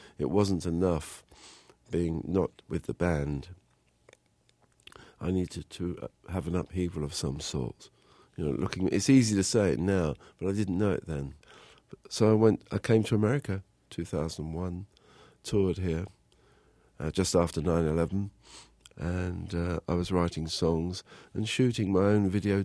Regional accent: London, United Kingdom; born or raised there

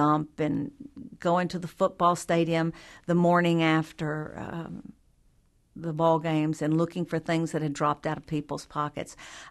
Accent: the South, United States; an important part of a little girl growing up in the South.

